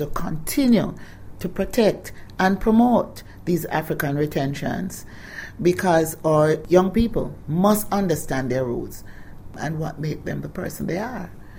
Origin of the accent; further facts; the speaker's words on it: Kingston, Jamaica; I grew up in West Kingston, where I was exposed to Kumina, to Pentecostal.